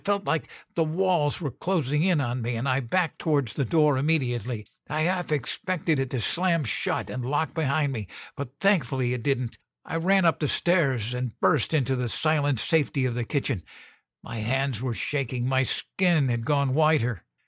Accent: Idaho, United States; born there; I was born in Idaho in 1987. I never met my father.

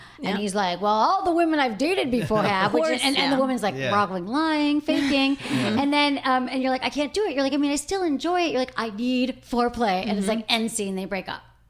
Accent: Michigan, United States; I'm from Michigan, so I can say

